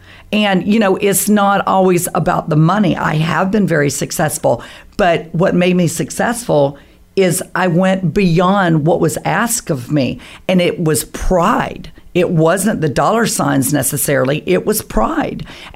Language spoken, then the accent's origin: English; Perry, Florida, United States; born there; Perry, Florida. Heather, I'm a big city girl. Yes, I was born in Perry.